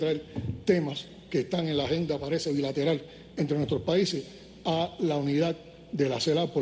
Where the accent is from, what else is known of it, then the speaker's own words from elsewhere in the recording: Cuba; Nosotros solo lo que queremos defender como cubanos